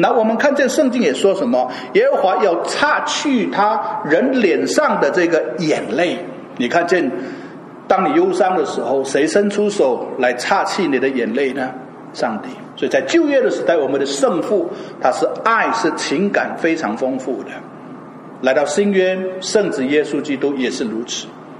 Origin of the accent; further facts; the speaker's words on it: Indonesia; 我小时候我在印尼长大，我的父亲是驾船的，